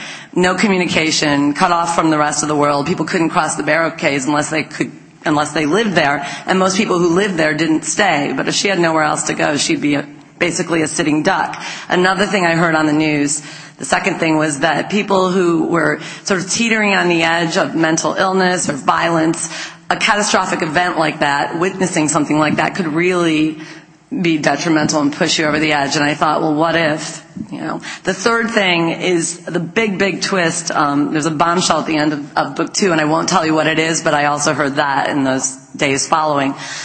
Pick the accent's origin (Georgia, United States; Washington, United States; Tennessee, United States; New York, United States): New York, United States; Yeah, I grew up in a small town about 3 hours north of here on Lake Erie. I'm from Western New York